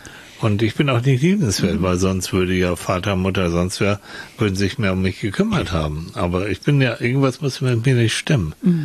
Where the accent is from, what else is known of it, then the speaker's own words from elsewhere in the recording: Finland; Leute, ich komme aus Finnland, ich komme vom Land.